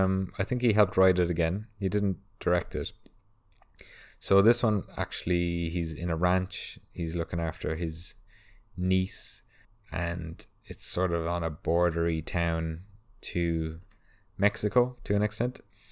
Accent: Ireland; I'm allowed to say that because I'm Irish

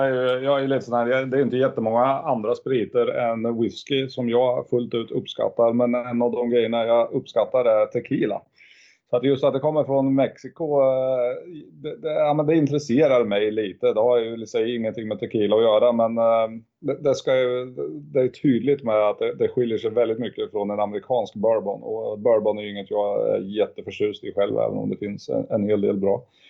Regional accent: Sweden; så som svensk så ska man ju inte använda korn när man pratar svenska

